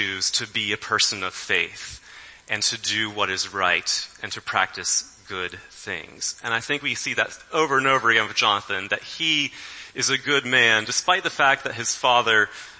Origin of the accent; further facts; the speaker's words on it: West Virginia, United States; which my mom always appreciated that line since I'm from West Virginia.